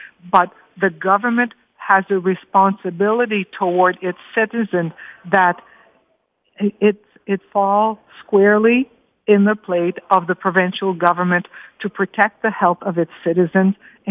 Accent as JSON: {"language": "English", "town": "Sudbury", "region": "Ontario", "country": "Canada", "said": "I come from Sudbury. In Sudbury, we have seen what environmental disaster did."}